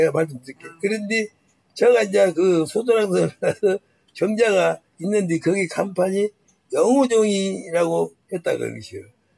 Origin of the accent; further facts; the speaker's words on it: South Korea; 나는 여기서 태어났고 여기서 78년 동안 산 게